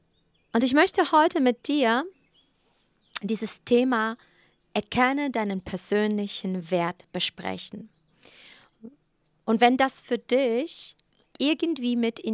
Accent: Poland; ich bin in einer Zeit groß geworden, 77 bin ich geboren in Polen.

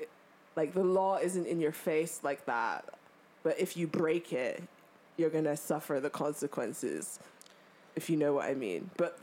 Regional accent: United Kingdom; And me and Jake were like, oh my God, oh my God. We were like being so British.

